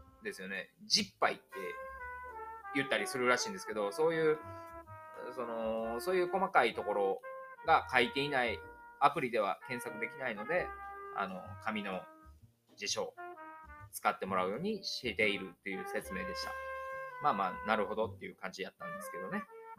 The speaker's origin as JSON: {"language": "Japanese", "region": "Kansai", "country": "Japan", "accent": "Kansai", "said": "関西なまり、やっぱり思い込んでいるもの単語ってあるんですよね。"}